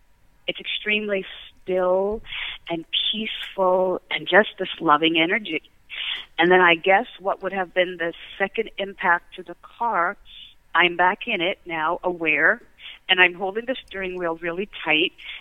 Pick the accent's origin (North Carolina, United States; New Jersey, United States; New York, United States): New Jersey, United States; I have to go back to when I was 12, quite honestly. growing up in South Jersey on 5 acres in the middle of the woods.